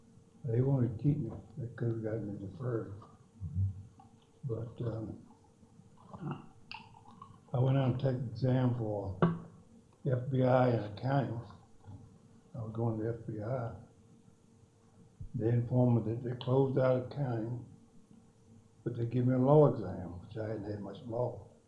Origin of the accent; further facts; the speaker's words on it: North Carolina, United States; I was born in Warren County, North Carolina, in 1918.